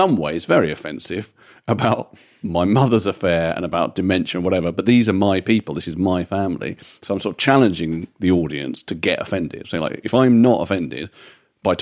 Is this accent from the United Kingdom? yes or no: yes; England, United Kingdom; I'm Jewish. My mum's a refugee from Nazism or whatever. I'm not in any way. My dad's Welsh, but I feel overall English.